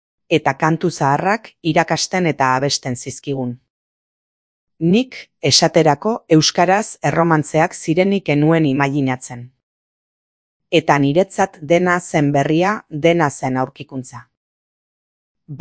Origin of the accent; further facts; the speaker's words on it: Bilbao, Basque Country, Spain; Sortzez bilbotarra naiz, bai. Ama hangoa zen eta nire aita Ara joandakoa. Baina, izatez, arabarra naiz. Aitaren familia Lagrangoa eta Ekorakoa